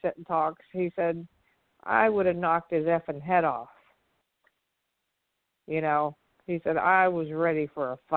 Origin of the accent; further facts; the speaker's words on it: Midwest, United States; we're from the Midwest originally